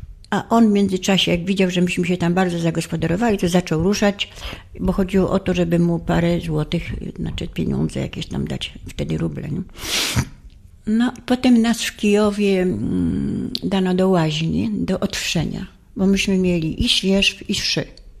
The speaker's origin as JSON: {"language": "Polish", "town": "Błaszki", "region": "Łódź Voivodeship", "country": "Poland", "tie": "born there", "said": "urodziłam się w Błaszkach koło Kalisza, tam ojciec był komendantem policji i tam mieszkaliśmy"}